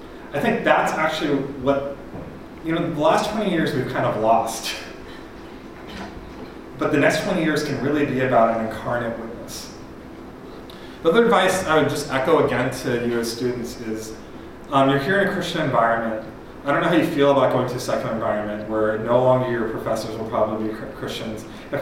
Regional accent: India; I'm Indian, so I can talk about this.

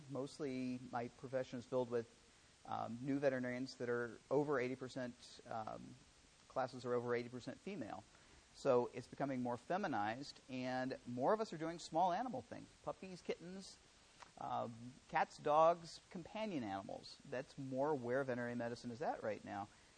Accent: Indianapolis, Indiana, United States; I come from Indianapolis.

